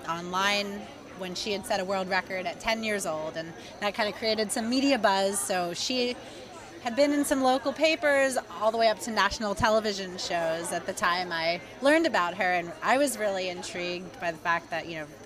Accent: Pennsylvania, United States; I grew up outside Philadelphia.

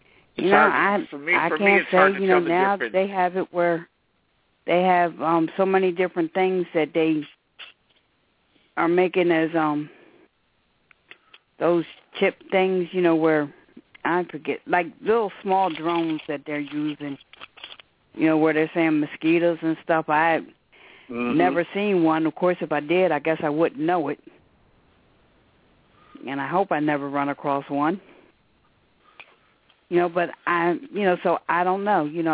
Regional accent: Delaware, United States; And even though I'm a square from Delaware.

